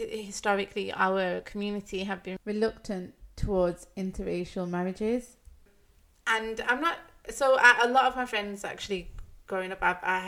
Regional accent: United Kingdom; But now, we are British.

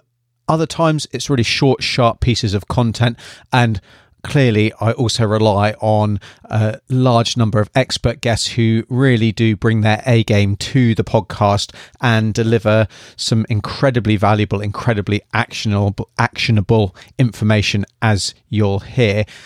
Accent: United Kingdom; now in New Zealand; living in the wonderful Aotearoa, New Zealand, originally from the UK, as you can probably tell by my accent.

